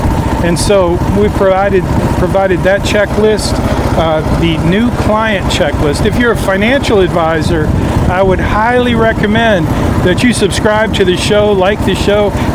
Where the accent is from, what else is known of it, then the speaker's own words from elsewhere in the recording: Lansing, Michigan, United States; I grew up in Lansing, Michigan, and one of my favorite things to do in Lansing when I'm there is to walk this trail